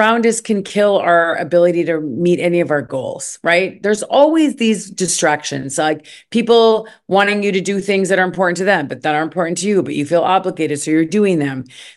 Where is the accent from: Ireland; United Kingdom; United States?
United States; Minnesota; moved away as an adult; also born or lived in Egypt; Yeah, so I'm born and raised in Minnesota. I lived here my whole life until I was 27. And then I ended up moving to Egypt